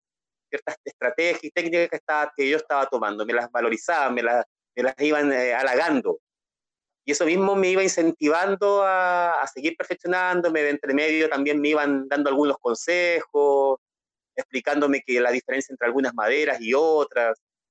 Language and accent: Spanish; Santiago, Santiago Metropolitan Region, Chile; born there; Yo nací en Santiago.